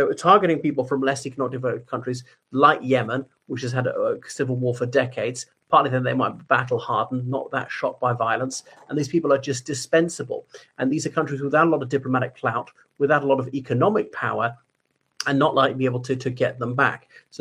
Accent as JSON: {"language": "English", "region": "Northern Ireland", "country": "United Kingdom", "said": "Even I, as an Irishman, as a Briton, had a trouble renting a place when I was in Moscow."}